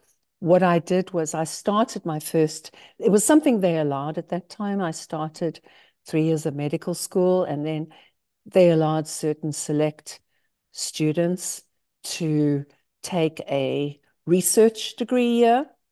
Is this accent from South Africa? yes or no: yes; South Africa; now in United States; I grew up in South Africa originally.